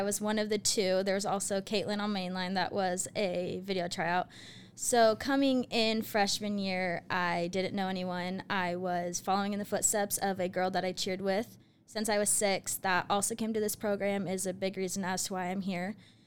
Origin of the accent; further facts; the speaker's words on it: Tacoma, Washington, United States; now in Boise, United States; I am also originally from Tacoma, Washington. And I came to Boise for also the cheer team.